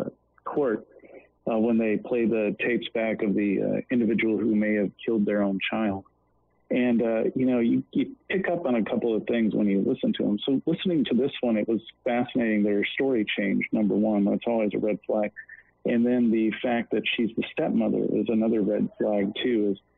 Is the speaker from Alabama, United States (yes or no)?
no; Wichita, Kansas, United States; Also, I grew up in the Wichita area. I know the area where the child disappeared from.